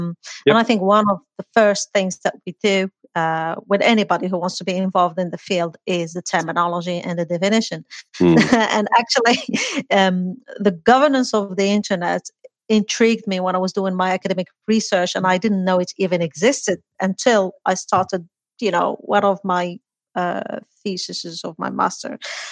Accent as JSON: {"language": "English", "country": "Morocco", "lives_now": "United Kingdom", "said": "I'm from Morocco, but I'm based in the UK."}